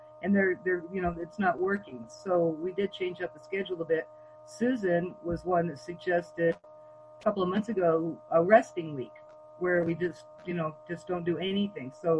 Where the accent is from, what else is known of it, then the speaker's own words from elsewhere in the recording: Hawaii, United States; But I was born and raised in Hawaii, and that was kimchi was in my diet all along.